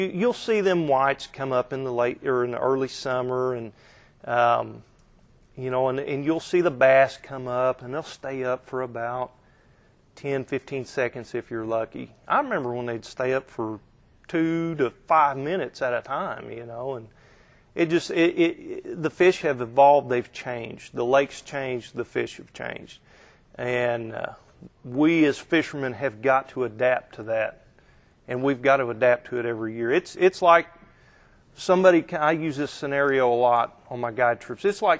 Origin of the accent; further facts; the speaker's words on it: Missouri, United States; I grew up on the southern end. I grew up in Long Creek Arm on Table Rock.